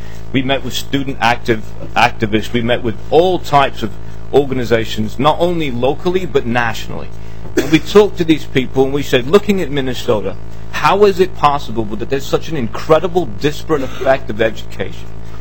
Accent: United Kingdom; As a British national, I'm very impressed.

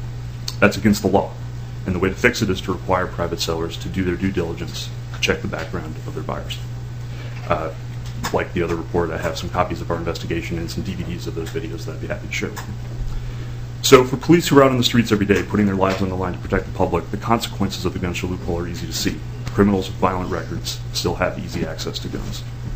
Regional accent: Minneapolis, Minnesota, United States; now in New York City, United States; Proud to think of myself as a Minnesotan, though. My family's been here since before Minnesota was a state, and I graduated from Southwest High School in Minneapolis, so it's good to be back home today.

